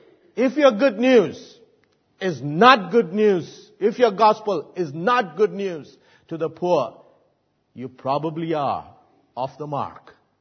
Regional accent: India; somebody like me, who was shielded from the caste system growing up as an Indian.

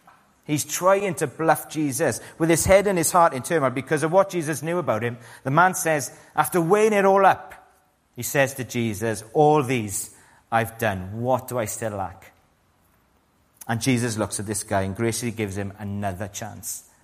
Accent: Wales, United Kingdom; And being Welsh, we're very nosy.

